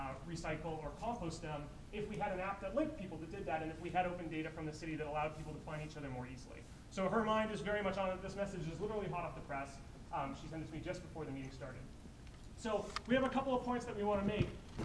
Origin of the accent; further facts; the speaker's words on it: Vancouver, British Columbia, Canada; but I live in Vancouver and I grew up here in Vancouver as well.